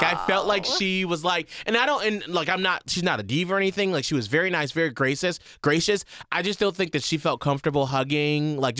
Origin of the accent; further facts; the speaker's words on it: Atlanta, Georgia, United States; Well, this year, you're in my hometown, Atlanta, so I know where to go.